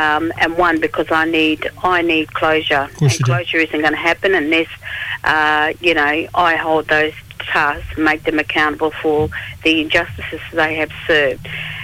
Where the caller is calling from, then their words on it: Perth, Western Australia, Australia; Perth, love.